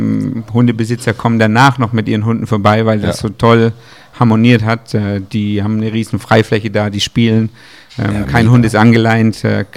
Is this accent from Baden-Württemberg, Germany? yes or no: yes; Pforzheim, Baden-Württemberg, Germany; now in Northern Germany; Ich komme aus Pforzheim